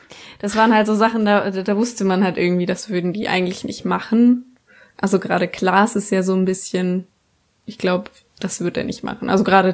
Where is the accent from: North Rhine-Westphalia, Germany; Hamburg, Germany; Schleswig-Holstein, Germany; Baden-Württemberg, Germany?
Baden-Württemberg, Germany; ich komme aus Baden-Württemberg